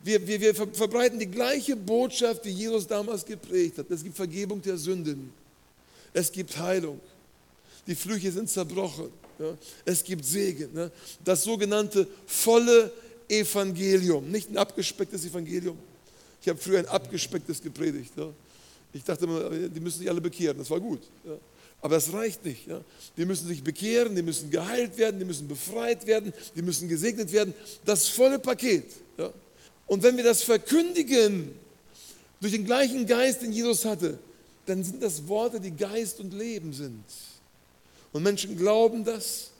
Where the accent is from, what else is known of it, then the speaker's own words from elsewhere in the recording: Germany; Ich komme aus Deutschland, aber das Brot kommt aus dem Himmel, ist für dich.